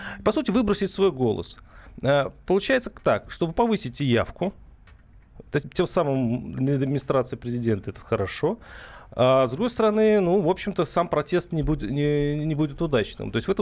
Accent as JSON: {"language": "Russian", "town": "Tver", "region": "Tver Oblast", "country": "Russia", "said": "Я сам из Твери, я знаю, что вы были недавно в Твери."}